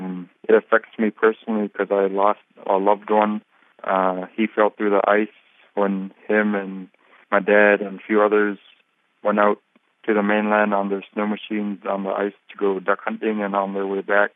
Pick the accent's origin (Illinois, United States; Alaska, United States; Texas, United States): Alaska, United States; Shishmaref; it's affecting my hometown of Shishmaref greatly, affecting 223 communities all across Alaska greatly